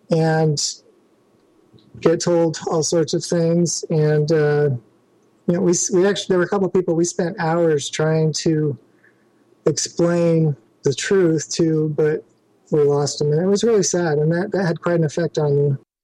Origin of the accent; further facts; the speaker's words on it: Utah, United States; but I grew up in the Salt Lake Valley, and my parents had a library of LDS books that I read as a kid